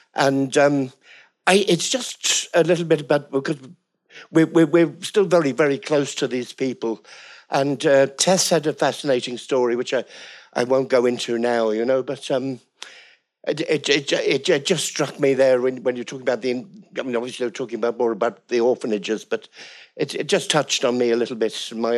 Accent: East of England, United Kingdom; I'm a London Irish. Just want to make a brief point, if I can. I was born and reared in Essex, just outside London.

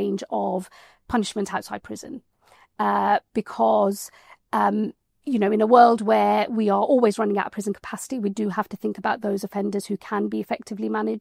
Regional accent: United Kingdom; being British, being in this country, having the freedoms that I have

